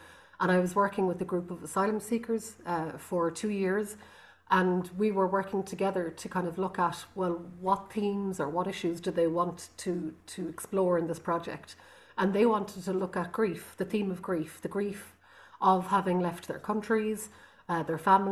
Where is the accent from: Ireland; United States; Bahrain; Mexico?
Ireland; Connacht; first language Irish; English is a second language; I come from Connemara in the Gaeltacht in the west coast of Ireland, outside Galway. And it's a Gaelic Gaeilge-speaking region, and I grew up speaking Irish. My mother is from Carrow, my father is from Wicklow.